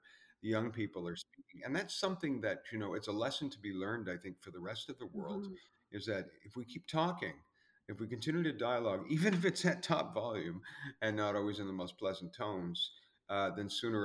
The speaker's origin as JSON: {"language": "English", "region": "Quebec", "country": "Canada", "tie": "born or raised there", "said": "if you look at where I grew up in Quebec, you still have idiots on both sides of that language divide."}